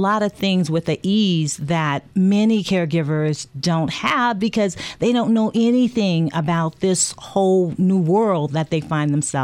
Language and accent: English; New Orleans, Louisiana, United States; you got to know that I am from New Orleans, born and raised. And so I know the real deal gumbo.